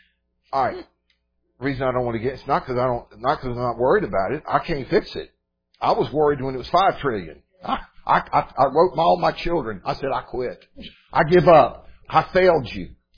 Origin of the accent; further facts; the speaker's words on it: Dallas, Texas, United States; Okay, I was raised in Dallas. Dallas is a big city, and my grandfather was an influential guy with the banks in Dallas.